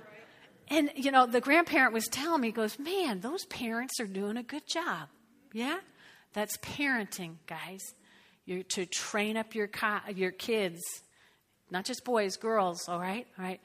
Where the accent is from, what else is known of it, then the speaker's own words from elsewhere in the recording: New Jersey, United States; So I grew up in North Jersey, lots of Italians